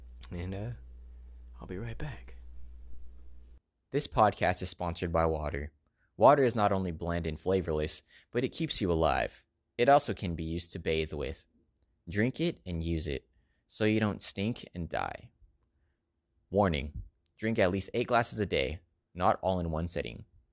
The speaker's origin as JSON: {"language": "English", "country": "United States", "tie": "born there", "said": "I love being American. I love this country. Yes, it has its flaws, but what country doesn't? I love the United States. I'm proud to be born here"}